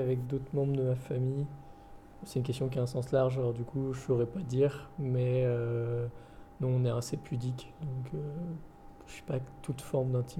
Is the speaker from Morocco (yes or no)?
yes; Morocco; parce que je suis marocain, totalement.